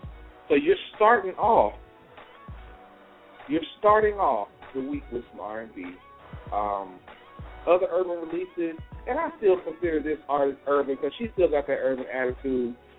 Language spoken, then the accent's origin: English; the South, United States; it's a lot of us here online right now that are fans of Southern hip hop. We grew up in the South.